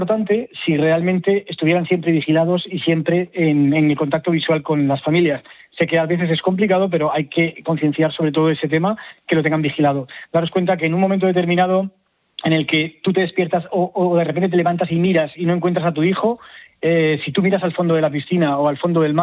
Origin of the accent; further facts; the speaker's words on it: Cantabria, Spain; accent: Cantabrian; now in Murcia, Spain; En Murcia, pero soy cántabro